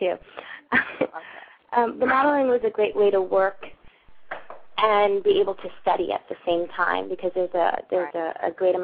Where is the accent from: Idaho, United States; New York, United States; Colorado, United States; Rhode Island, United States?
New York, United States; Okay, I'm from New York originally.